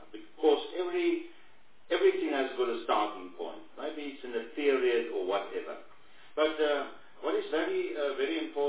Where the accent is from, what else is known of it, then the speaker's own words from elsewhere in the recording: South Africa; I'm speaking as a South African that loves the history of our country.